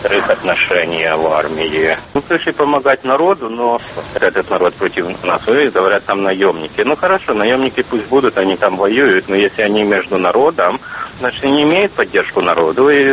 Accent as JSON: {"language": "Russian", "country": "Ukraine", "lives_now": "United States", "said": "Ну, я украинец"}